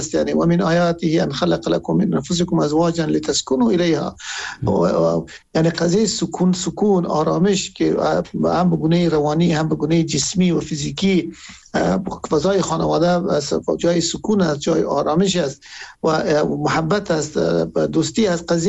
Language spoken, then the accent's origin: Persian; Afghanistan; ما همه از افغانستان هستیم